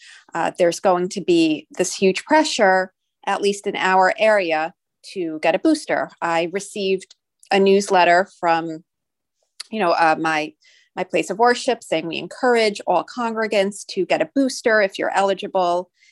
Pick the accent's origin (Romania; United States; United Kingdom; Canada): United States; Connecticut; we grew up in Connecticut, a lot of her friends from the Connecticut, New York area will not come